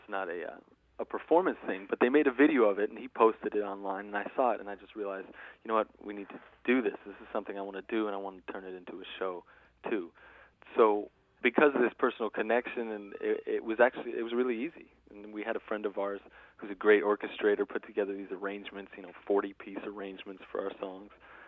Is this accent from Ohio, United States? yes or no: no; Williamstown, West Virginia, United States; Doug reached out to us probably 2 years ago on our Facebook page and had no idea that I was from Williamstown.